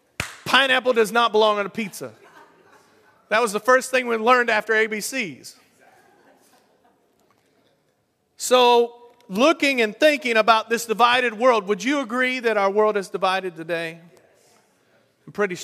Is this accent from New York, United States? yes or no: yes; New York, United States; I'm from New York, you know?